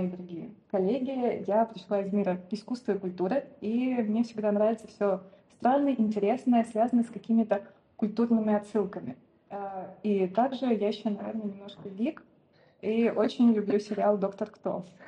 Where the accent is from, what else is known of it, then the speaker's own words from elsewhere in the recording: Moscow, Russia; Я из Москвы и заканчивала Московский университет истории искусств.